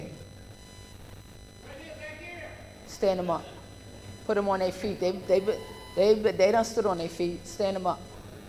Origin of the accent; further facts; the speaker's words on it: Buffalo, New York, United States; I'm a literature baby. I'm from Buffalo, New York.